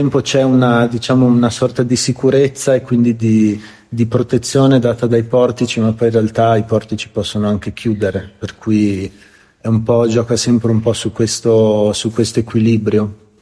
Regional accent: Bolzano, Trentino-Alto Adige, Italy; Sono di Bolzano.

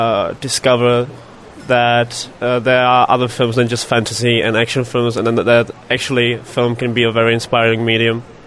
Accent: Czechia; English is a second language; I'm from Czech Republic

